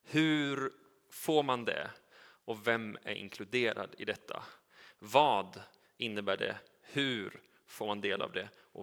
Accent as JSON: {"language": "Swedish", "town": "Uddevalla", "region": "Västra Götaland County", "country": "Sweden", "tie": "born or raised there", "said": "Men Uddevalla där jag är uppvuxen är ju en plats som fortfarande ligger mig varmt om hjärtat."}